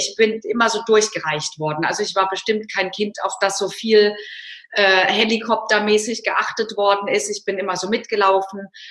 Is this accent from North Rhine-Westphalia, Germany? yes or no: yes; North Rhine-Westphalia, Germany; aufgewachsen im Rheinland. Wenn jetzt Kölner zuhören, dann kriegen die Krise in Düsseldorf, aber im Süden von Düsseldorf und damit irgendwie ja im Norden von Köln.